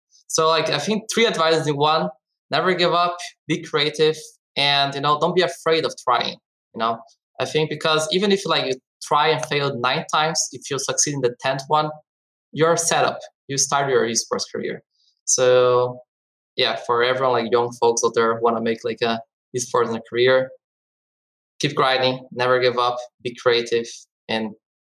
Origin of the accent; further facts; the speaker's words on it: Brazil; English is a second language; like I come from Brazil, like a huge, like soccer, you know, fan crazy country. And I remember growing up as a huge soccer fan.